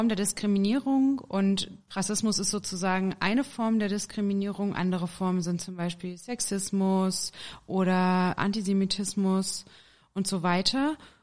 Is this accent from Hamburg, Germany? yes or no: no; Jena, Thuringia, Germany; born there; ich bin geboren in Jena und wohne derzeit auch in Jena. Ich habe dort auch studiert, Lehramt.